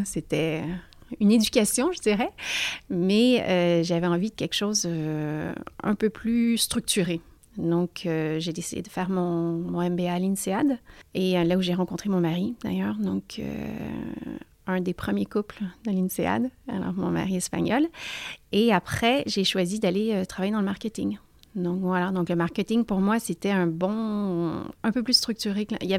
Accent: Montreal, Quebec, Canada; moved away as an adult; je suis d'origine canadienne, donc j'ai été élevée à Montréal avec un papa français et une maman québécoise. Et je suis restée jusqu'à 20 ans à Montréal

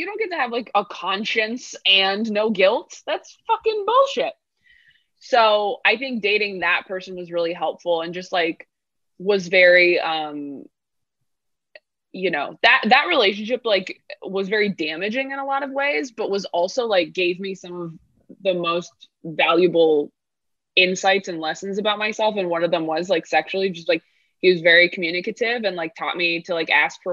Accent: California, United States; also born or lived in Riverside County; I'm from California. I grew up like up by Sacramento.

